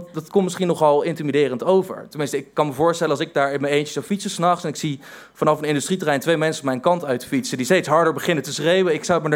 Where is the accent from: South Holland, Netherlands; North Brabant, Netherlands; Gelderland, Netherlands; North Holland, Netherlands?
South Holland, Netherlands; Voorburg; ik ben opgegroeid in Voorburg, een gemeente direct tegen Den Haag aan.